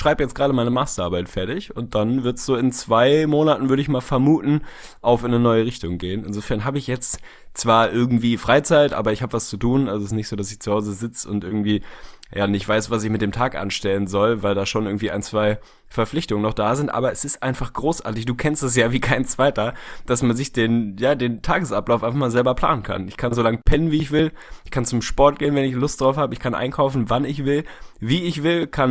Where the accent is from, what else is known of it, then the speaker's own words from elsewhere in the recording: Hamburg, Germany; das hat man als Hamburger jetzt irgendwann auch mal resignierend zur Kenntnis genommen.